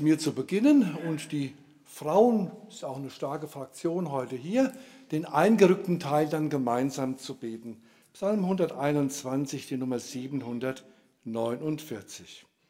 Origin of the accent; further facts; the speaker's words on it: Bottenhorn, Hesse, Germany; born there; moved away; Geboren bin ich in Bottenhorn. Wer hat denn schon mal was von Bottenhorn gehört? Ah ja, da kommt man der Sache etwas näher, aber ich bin schon lange weg.